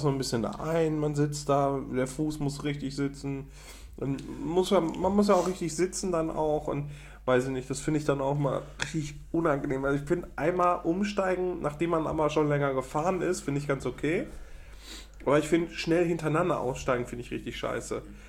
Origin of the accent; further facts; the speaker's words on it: North Rhine-Westphalia, Germany; Also Münsterland. Das ist also die Ecke, wo ich groß geworden bin.